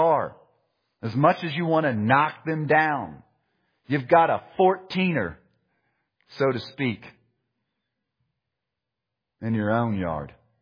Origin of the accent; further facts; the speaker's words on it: Midwest, United States; Growing up in the Midwest, you become familiar with moles. I think out here in mountain country, sometimes they say voles and a lot of different other descriptions.